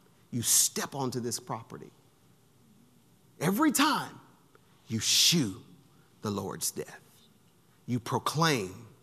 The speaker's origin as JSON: {"language": "English", "region": "Alabama", "country": "United States", "lives_now": "Texas, United States", "said": "I know I came from Alabama. It ain't exactly cool there."}